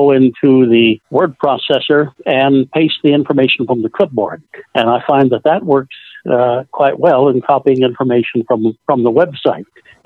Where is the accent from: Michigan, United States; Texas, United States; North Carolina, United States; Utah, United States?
Utah, United States; Salt Lake City; from Salt Lake City.